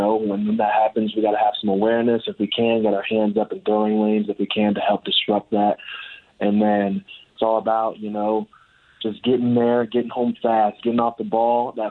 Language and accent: English; New York, United States; So I did have dreams of going to Auburn, but I was raised in New York, so that's a long ways away.